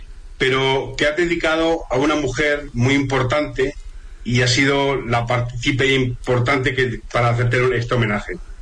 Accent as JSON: {"language": "Spanish", "town": "Villacañas", "region": "Castilla-La Mancha", "country": "Spain", "tie": "born or raised there", "said": "tenía otros compromisos en Villacañas, en mi pueblo, y no pude ir"}